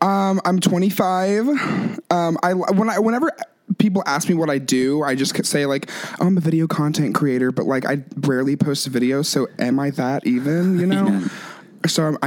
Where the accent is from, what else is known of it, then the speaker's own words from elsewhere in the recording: Tennessee, United States; now in Omaha, United States; No, I'm from Tennessee, but I live in Omaha, Nebraska currently.